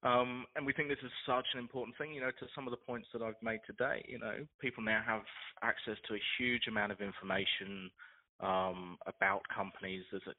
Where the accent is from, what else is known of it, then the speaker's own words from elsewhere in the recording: United Kingdom; now in Australia; my home country, the UK, maybe more so than where I live now, which is in Australia